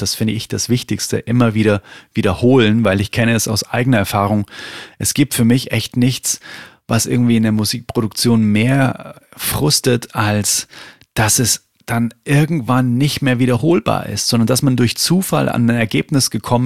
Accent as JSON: {"language": "German", "region": "Bavaria", "country": "Germany", "said": "wie man bei uns in Bayern sagt"}